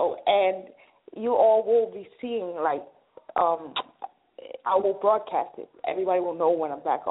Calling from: New York, United States; I'm calling from New York, aka SO.

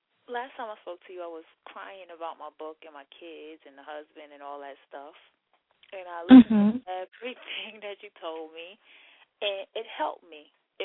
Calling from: New York, United States; I'm calling from New York.

